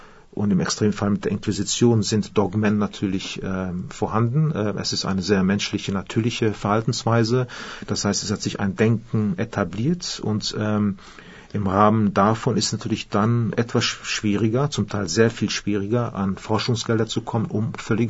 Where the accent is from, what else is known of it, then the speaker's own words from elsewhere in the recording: Australia; German is a second language; Australien zieht mich durchaus an. Das ist ja, ich bin ja Australier.